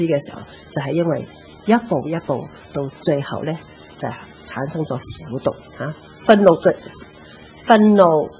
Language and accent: Cantonese; China; 在我们中国人，我成日都觉得中国人心胸比较狭窄。